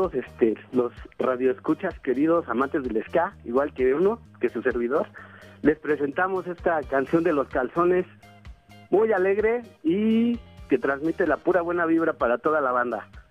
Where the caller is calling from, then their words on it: Nicolás Romero, State of Mexico, Mexico; De Nicolás Romero, carnal.